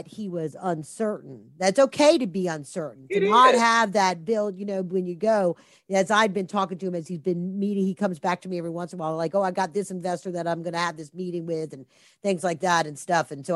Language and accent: English; the South, United States; accent: Southern; we Southerners, I'll throw on my little Southern accent now. We Southerners are judged by our accent sometimes